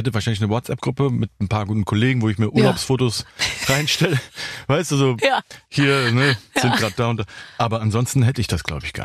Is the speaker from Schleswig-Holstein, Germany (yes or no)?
no; Cologne, North Rhine-Westphalia, Germany; ich komme aus Kalk